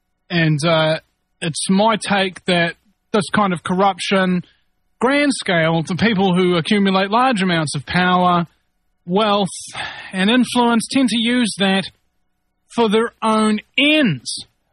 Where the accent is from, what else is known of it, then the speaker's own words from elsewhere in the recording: New Zealand; unlike many hosts on this network, I'm from New Zealand.